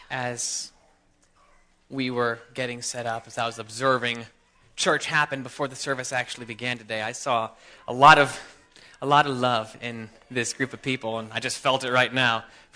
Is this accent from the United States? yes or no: yes; New York, United States; I'm from New York State myself, but I'm now a member of Greenwood Mennonite Church